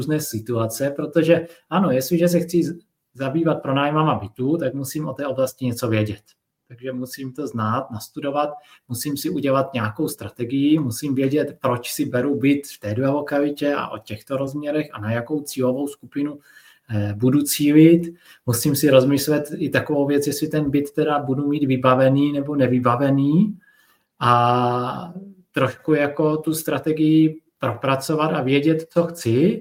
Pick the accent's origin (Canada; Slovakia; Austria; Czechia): Czechia; Brno, South Moravian Region; Já jsem Brňák, koupil jsem to všechno v Brně